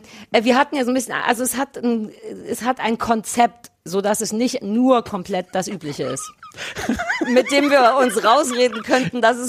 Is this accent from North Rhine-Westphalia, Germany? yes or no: no; Berlin, Germany; 030 für Berlin, weil es meine Heimatstadt ist.